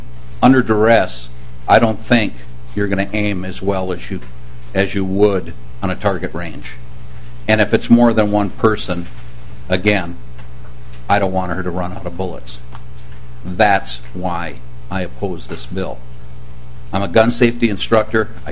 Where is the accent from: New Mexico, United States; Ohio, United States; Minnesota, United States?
Minnesota, United States; Two Harbors; I'm from Two Harbors, Minnesota.